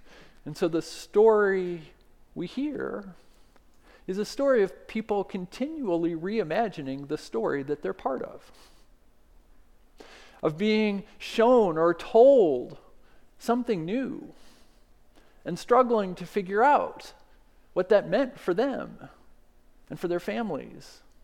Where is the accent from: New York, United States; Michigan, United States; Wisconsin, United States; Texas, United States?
Michigan, United States; I grew up in Michigan, where we could spend the rest of Christmas Day with my grandparents